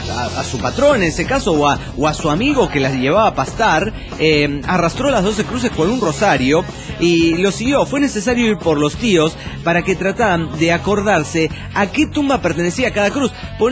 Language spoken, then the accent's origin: Spanish; Santa Fe, Argentina; de Santa Fe, de Argentina.